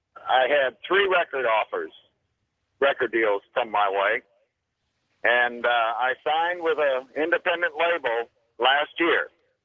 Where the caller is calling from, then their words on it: Arkansas, United States; Oh, I'm in Arkansas right now. I'm in my semi-truck.